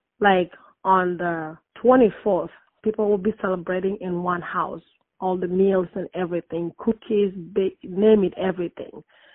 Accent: Sudan; English is a second language; moved away as an adult; now in United States; I came from Sudan through Egypt. We got here in America in November 2003. I was 23 years when I got to America.

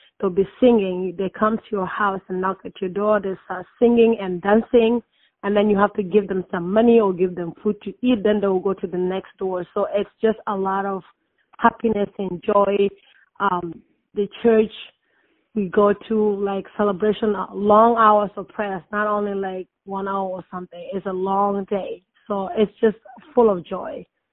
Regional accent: Sudan; English is a second language; moved away as an adult; now in United States; I came from Sudan through Egypt. We got here in America in November 2003. I was 23 years when I got to America.

